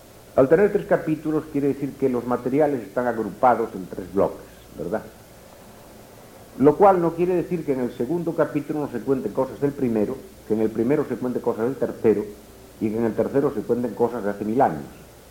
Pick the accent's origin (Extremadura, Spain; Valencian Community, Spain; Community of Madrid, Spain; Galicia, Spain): Galicia, Spain; Entonces yo invento una ciudad, y esta ciudad la coloco en mi tierra, en Galicia, que es, como les expliqué a ustedes esta mañana, es la Irlanda de España